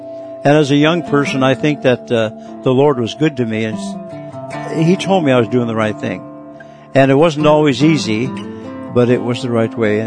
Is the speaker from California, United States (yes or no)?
no; Cordova, Alaska, United States; born there; I was born in Cordova, Alaska. Actually, I've been called a hamburger Aleut. I don't know what that means to you, but my father was white and my mother was an Aleut